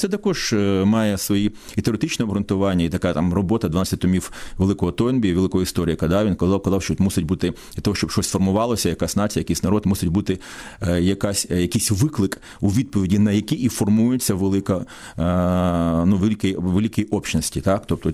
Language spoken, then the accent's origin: Ukrainian; Mykolaiv, Mykolaiv Oblast, Ukraine; я мешканець, я народився, виріс в місті Миколаєві, і мене радує моє місто